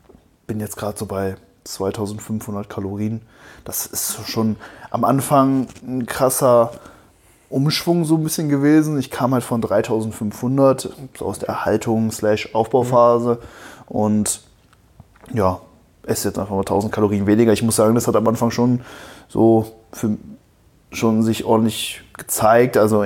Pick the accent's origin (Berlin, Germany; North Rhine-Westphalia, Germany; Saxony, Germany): North Rhine-Westphalia, Germany; Cologne; Ich komme ja eher aus Köln, fahre dann ungefähr 45 Minuten, eine Stunde hier hin.